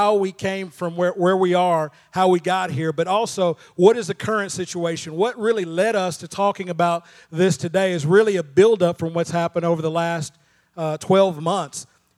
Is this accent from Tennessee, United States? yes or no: yes; Tennessee, United States; For example, my wife and I, she was from East Tennessee, I was from West Tennessee, and we met in Middle Tennessee.